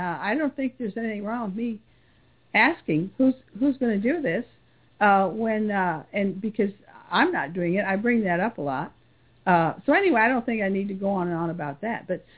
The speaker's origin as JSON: {"language": "English", "country": "United States", "said": "I'm an American. I'm not a German. And I don't even speak German, for goodness sake."}